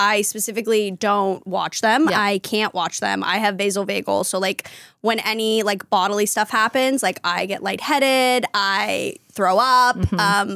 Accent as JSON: {"language": "English", "town": "Los Angeles", "region": "California", "country": "United States", "tie": "born or raised there", "said": "my mom was an actress, mm-hmm. and I grew up in Los Angeles and I grew up in showbiz."}